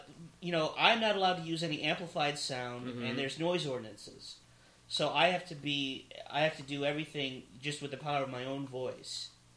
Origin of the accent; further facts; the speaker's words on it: Plymouth, Michigan, United States; I've done it in Chicago, Cincinnati, Detroit, which is near my hometown of Plymouth, Michigan.